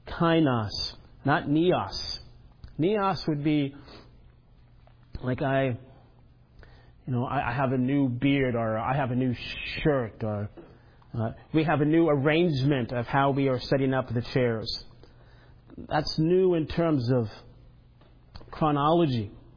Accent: Florida, United States; I grew up in Florida, so it depresses me a little bit at first.

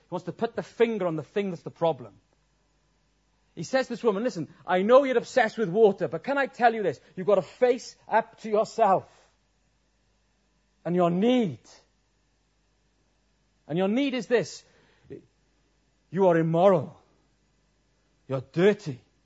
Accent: Wales, United Kingdom; I'm a Welshman and did that.

